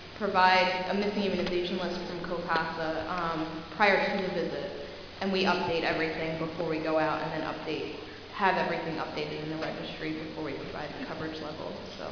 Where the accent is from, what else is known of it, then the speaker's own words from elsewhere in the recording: Philadelphia, Pennsylvania, United States; from Philadelphia.